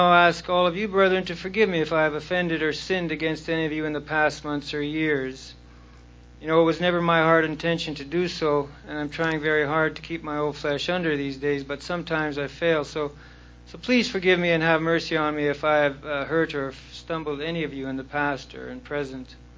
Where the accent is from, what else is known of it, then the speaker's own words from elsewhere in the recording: Saskatchewan, Canada; from Saskatchewan.